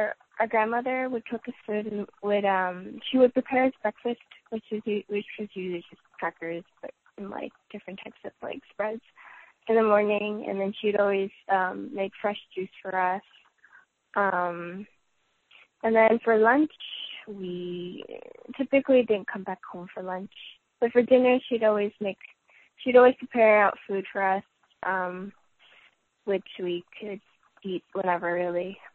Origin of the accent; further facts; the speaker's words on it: New York City, New York, United States; I'm from New York City.